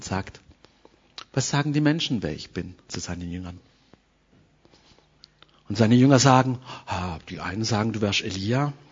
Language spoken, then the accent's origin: German; Eritrea; Ich komme aus Eritrea, aus Afrika, und wisst ihr, wenn wir tanzen, ja, unsere Tanzform, die ist im Kreis.